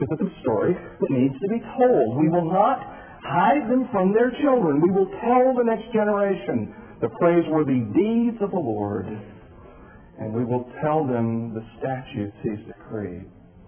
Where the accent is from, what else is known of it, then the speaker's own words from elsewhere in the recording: Atlanta, Georgia, United States; I'm from Atlanta